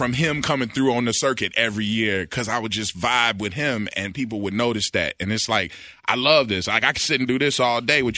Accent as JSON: {"language": "English", "town": "Gary", "region": "Indiana", "country": "United States", "said": "Like, I told you I'm from Gary."}